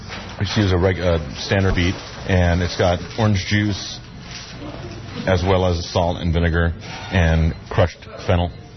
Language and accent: English; East Coast, United States; I always had these when I was a kid growing up in the East Coast. And when I moved out here and saw that, how much green tomatoes there were, I was just really excited about it.